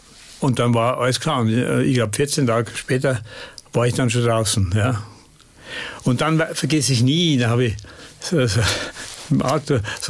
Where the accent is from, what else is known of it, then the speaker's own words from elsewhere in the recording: Oberau, Tyrol, Austria; Und da gibt es ja 4 Orte und ich komme aus dem Ort Oberau.